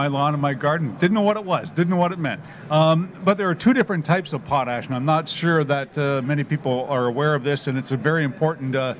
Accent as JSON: {"language": "English", "country": "Canada", "said": "You know, Canada, I believe, my home country"}